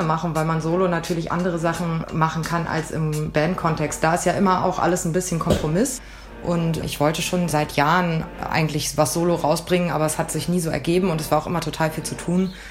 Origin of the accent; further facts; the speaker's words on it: Diepholz, Lower Saxony, Germany; also born or lived in Lüneburg; now in Hamburg, Germany; Ich komme ursprünglich aus Diepholz zwischen Bremen und Osnabrück, also eine Kleinstadt. Und dann habe ich eine Zeit lang in Lüneburg gewohnt und dann in Hamburg.